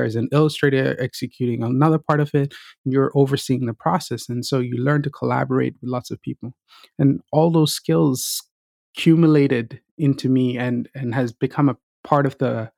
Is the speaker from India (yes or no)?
yes; India; Growing up in India, when I thought of being an artist, the idea that came to my head was I'd just be a starving artist.